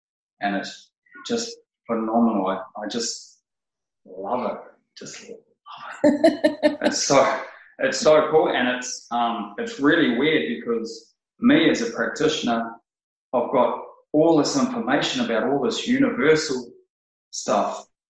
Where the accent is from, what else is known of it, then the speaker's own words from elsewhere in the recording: New Zealand; moved away as an adult; now in Australia; Born in New Zealand. Moved over here when I was 30.